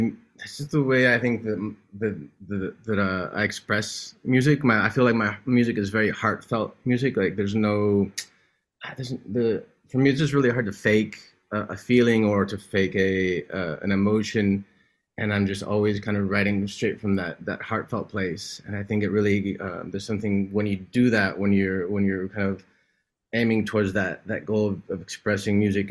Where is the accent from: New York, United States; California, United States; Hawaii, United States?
California, United States; also born or lived in Mexico City, Mexico; I was born in Mexico City, but I grew up in California.